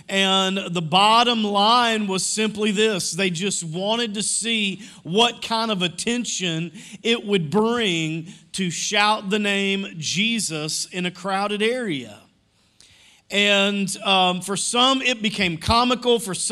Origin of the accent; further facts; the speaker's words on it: Little Rock, Arkansas, United States; When I was a kid, I grew up in Little Rock, and the Park Plaza Mall was a new construction.